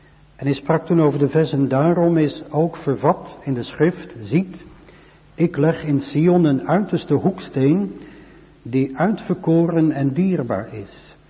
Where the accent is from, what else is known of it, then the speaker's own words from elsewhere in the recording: Rotterdam, South Holland, Netherlands; En zoals u weet kom ik ook zelf uit Rotterdam, Zuid.